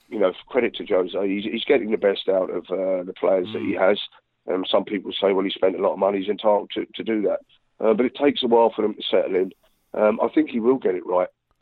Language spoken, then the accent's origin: English; England, United Kingdom; I'm an Englishman as well, first and foremost, if you like.